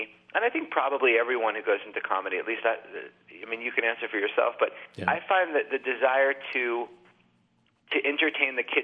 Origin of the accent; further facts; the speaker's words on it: Boston, Massachusetts, United States; Well, you know, I'm from Boston, so yeah.